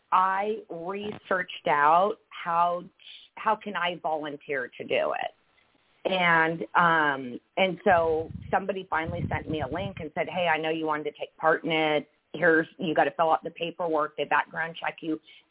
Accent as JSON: {"language": "English", "region": "Oregon", "country": "United States", "moved": "yes", "lives_now": "Arizona, United States", "said": "So originally I'm from Oregon and moved here 5 years ago to Arizona."}